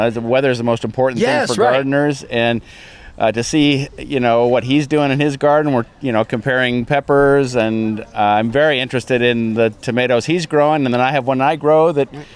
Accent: Cleveland, Ohio, United States; Well, I'm from Cleveland area, and so I know his stepdad as the big weatherman in Cleveland.

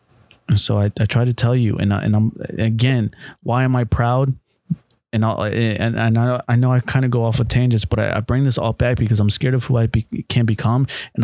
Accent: Illinois, United States; also born or lived in Mexico; I was born in Mexico. I was raised here in Illinois, in the Midwest, in a small town around a predominantly large white community.

